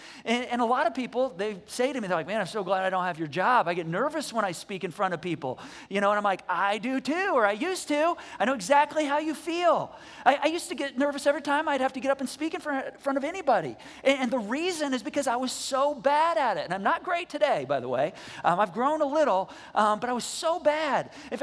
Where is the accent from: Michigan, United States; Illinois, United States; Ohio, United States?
Michigan, United States; I grew up with snowmobiles in Michigan.